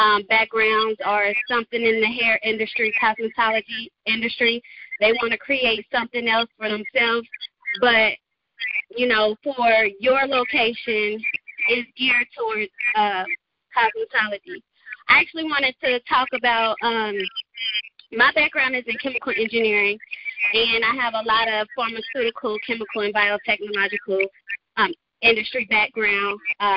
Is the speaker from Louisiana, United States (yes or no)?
no; Cincinnati, Ohio, United States; I'm from Cincinnati, Ohio